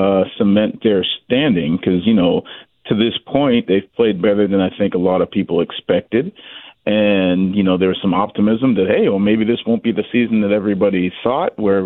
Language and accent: English; Northeast, United States; it might be because I grew up in the Northeast